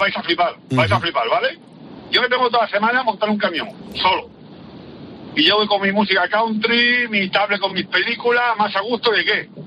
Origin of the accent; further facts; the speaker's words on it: Sanlúcar de Barrameda, Andalusia, Spain; No, soy de San Lucas de Barrameda.